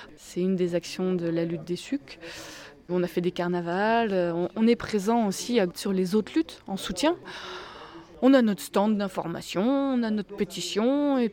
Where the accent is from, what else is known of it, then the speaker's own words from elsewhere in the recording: Auvergne-Rhône-Alpes, France; Nous venons de Haute-Loire, principalement, un petit peu de la Loire aussi.